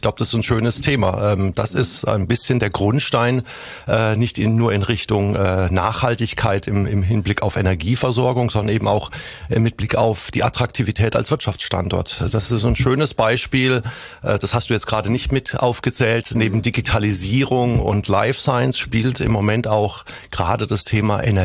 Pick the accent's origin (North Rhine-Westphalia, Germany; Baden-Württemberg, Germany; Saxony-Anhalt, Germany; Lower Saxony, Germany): Baden-Württemberg, Germany; Binzen; Genauer gesagt komme ich ja gar nicht aus Freiburg, sondern aus Binzen. Mhm. Das kennt man vielleicht so ein bisschen von Weil am Rhein, Vitra Museum